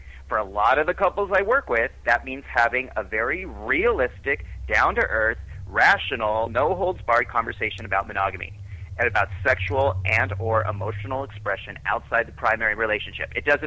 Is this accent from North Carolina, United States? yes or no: no; California, United States; And at the same time, living in California, growing up in California, you get used to a lot of unstable stuff with the ground.